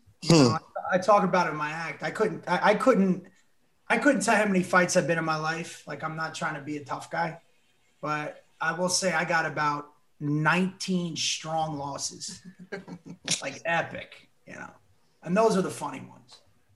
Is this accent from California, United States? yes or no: no; New Jersey, United States; also born or lived in South Florida; I grew up in North Jersey and then went to high school in South Florida.